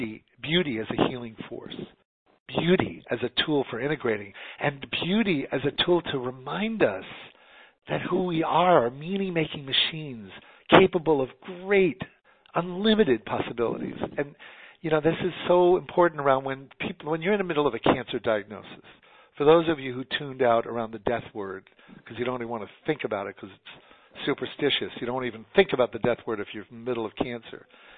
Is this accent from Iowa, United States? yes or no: no; New York City, New York, United States; I come from the New York Jewish tradition